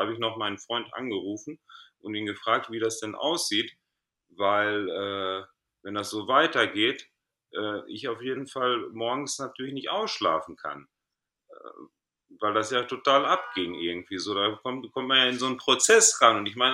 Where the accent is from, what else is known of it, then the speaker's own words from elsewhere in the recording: North Rhine-Westphalia, Germany; Und ich komme aus Griechenland, ich bin aber gebürtig im Ruhrpott geboren, in Deutschland, aufgewachsen, aber mein Herz schlägt immer in Griechenland und so befinde ich mich halt zwischen den zwei Ländern und komme und gehe, arbeitsbezogen halt.